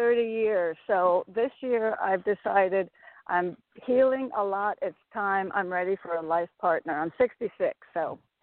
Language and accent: English; Connecticut, United States; I'm from Connecticut.